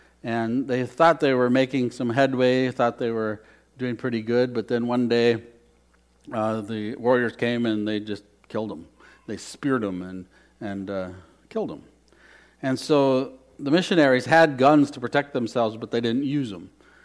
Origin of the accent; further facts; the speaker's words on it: Murdoch, United States; So I grew up in Murdoch, about 350 people.